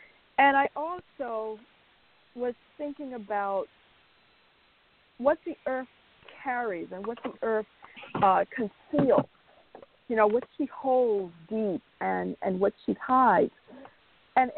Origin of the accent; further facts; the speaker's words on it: the South, United States; I have a deep connection as a Southerner to land.